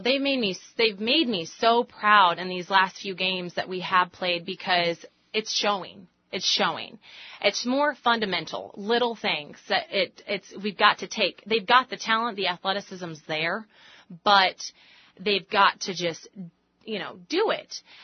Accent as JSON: {"language": "English", "town": "Carlinville", "region": "Illinois", "country": "United States", "said": "I'm from Carlinville."}